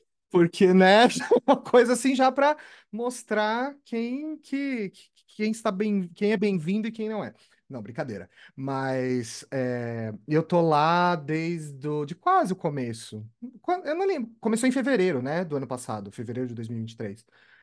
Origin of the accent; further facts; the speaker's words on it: Osasco, São Paulo, Brazil; Eu sou de Osasco, a terra mágica de Oz, em São Paulo, a terra do cachorro quente.